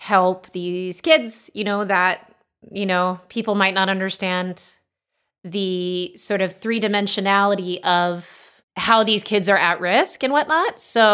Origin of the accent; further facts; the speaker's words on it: Los Angeles, California, United States; I needed and did not have for a long time in growing up in Los Angeles.